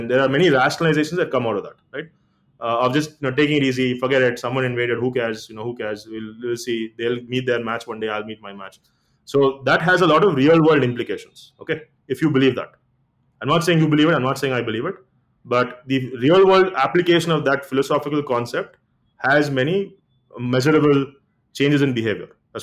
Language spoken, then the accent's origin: English; India; So the fact that we know this concept is because we're Indian is quite interesting, right?